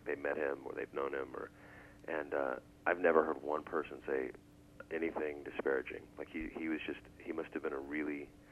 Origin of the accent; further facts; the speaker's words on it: Reno, Nevada, United States; I was born and raised in Reno, Nevada.